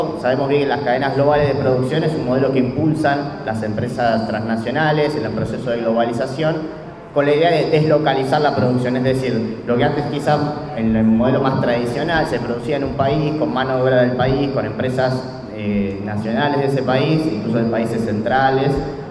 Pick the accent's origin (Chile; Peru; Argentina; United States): Argentina; Vengo de Argentina